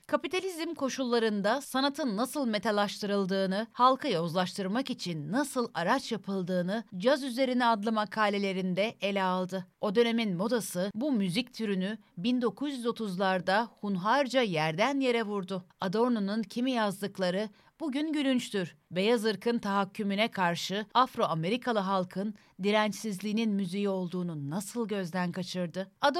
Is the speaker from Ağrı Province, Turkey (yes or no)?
no; Çorum, Turkey; Çocukluğum Çorum'da geçti. Annem mahalleli kadınları çoluk çocuğu toplayıp saray sinemasına götürürdü.